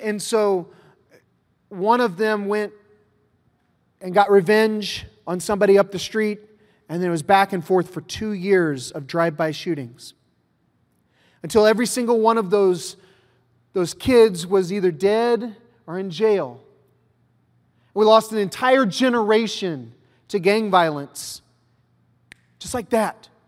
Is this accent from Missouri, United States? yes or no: yes; Jackson, Missouri, United States; So I'm from Jackson, Missouri, which means that my neighbors were cows. And we didn't have streets where I grew up. We had roads. And you were lucky if yours was paved.